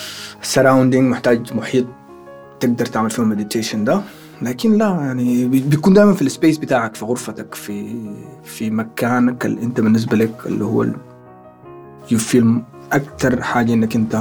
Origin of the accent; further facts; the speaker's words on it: Sudan; moved away as an adult; now in United Arab Emirates; أنا اتولدت وعشت في السودان، وفي حياتي ما طلعت من السودان إلا هنا ده على الإمارات